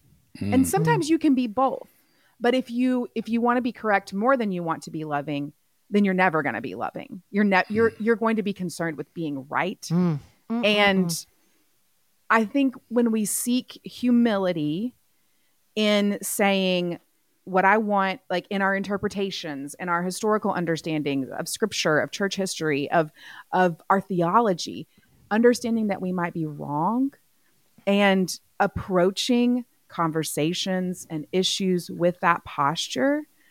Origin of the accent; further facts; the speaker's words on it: Texas, United States; now in Alabama, United States; But yeah, I am from Texas. And I bravely try to live my life in Alabama without yellow queso